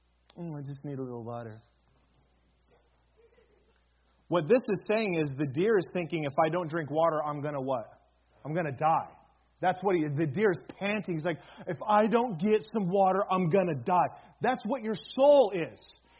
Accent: England, United Kingdom; I'm English, so I'm supposed to like tea, but I don't.

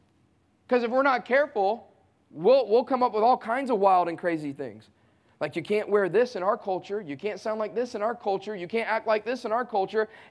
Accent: Southeast, United States; I grew up in a broken home. I was born and raised in the Southeast.

